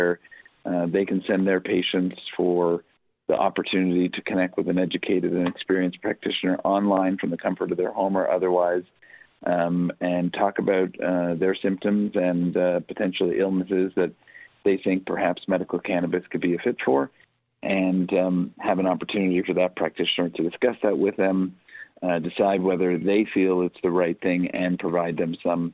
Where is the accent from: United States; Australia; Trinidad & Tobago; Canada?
Canada; Montreal, Quebec; I'm born and raised in Montreal, Quebec, and so Canada is obviously dear to me.